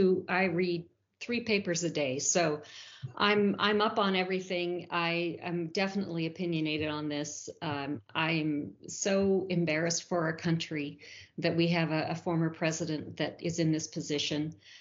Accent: Canada; I'm from Canada originally, so I get to hear from all of my family members in Canada how they hear it up there.

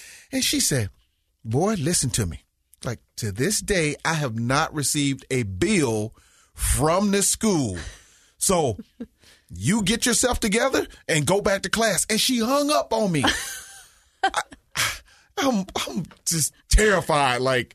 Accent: Mississippi, United States; basketball played a big part in my life growing up in Mississippi.

